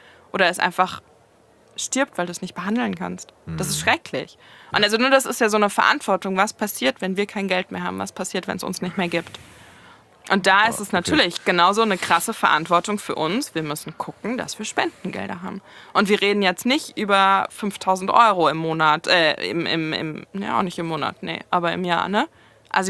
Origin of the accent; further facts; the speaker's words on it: Frankfurt, Hesse, Germany; Also ich bin Frankfurterin, ja. Ich bin geboren in Frankfurt. Frankfurt ist so meine Stadt.